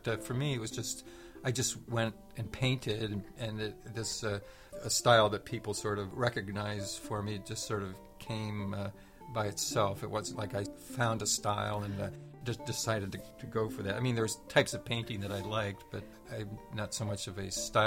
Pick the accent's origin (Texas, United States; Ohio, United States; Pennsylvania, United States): Pennsylvania, United States; Even in my hometown, I'm trying to keep these buildings, but somehow they are not valued enough, and so that might be part of it. And just also taking care of the land, and that's been a major issue in my part of Pennsylvania